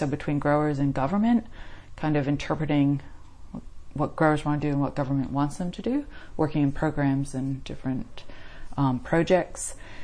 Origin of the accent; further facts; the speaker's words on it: New England, United States; now in Young, Australia; East Coast, the United States of America.